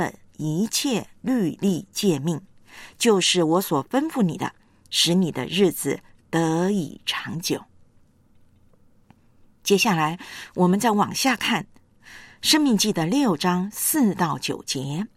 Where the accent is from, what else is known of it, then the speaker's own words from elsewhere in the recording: China; 或者我们中国人说的家规庭训